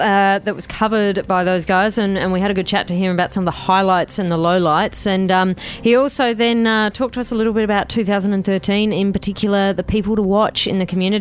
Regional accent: New Zealand; born there; Well, I was born in New Zealand.

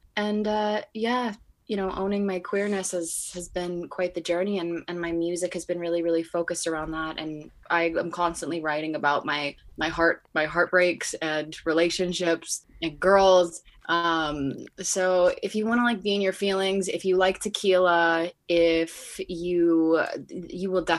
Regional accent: New Jersey, United States; also born or lived in New York City, United States; Okay, so I'm actually born and raised in New Jersey. I moved to New York City and I went to college there

